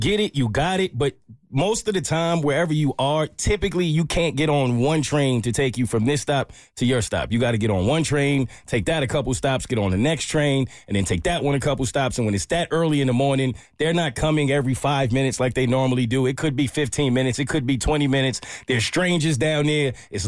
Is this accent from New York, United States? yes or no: yes; New York City, New York, United States; I'm still a New Yorker. I still got it in me.